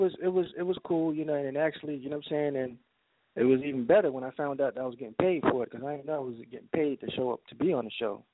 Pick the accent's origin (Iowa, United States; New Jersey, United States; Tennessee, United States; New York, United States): New Jersey, United States; Passaic; I'm from Passaic, New Jersey.